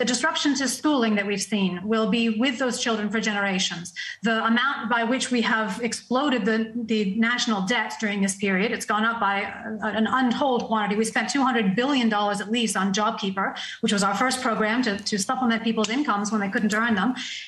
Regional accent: United States; now in Australia; We saw it in the witch hunts in the U.S., my home country, although I'm a naturalized Australian now.

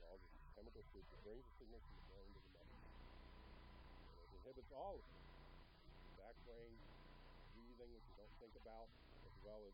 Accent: Virginia, United States; when I grew up in Falls Hill, the Falls Hill and the bedroom community of the CIA, the NSA, the CIA, the Pentagon.

